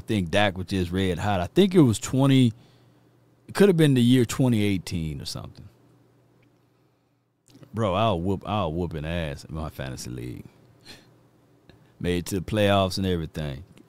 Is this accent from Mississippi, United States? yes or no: yes; Mississippi, United States; And because I'm from Mississippi, we don't have a professional team, you know.